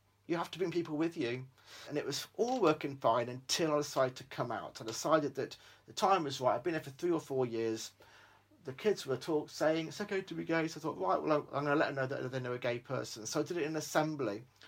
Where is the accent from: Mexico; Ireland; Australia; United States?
Australia; born there; I said, I was born in Australia. I've got seven sisters.